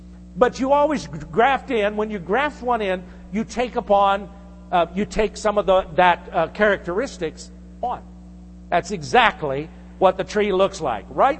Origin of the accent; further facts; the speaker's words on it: Illinois, United States; I'm from Illinois, we have corn and soybeans.